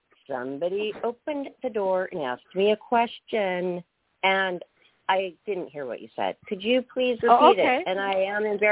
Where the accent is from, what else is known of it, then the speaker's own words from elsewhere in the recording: Seattle, Washington, United States; now in Nashville, United States; Mine is when I grew up in Seattle, we always said, hi, you guys. And then when I moved to Nashville, it was hi, y'all.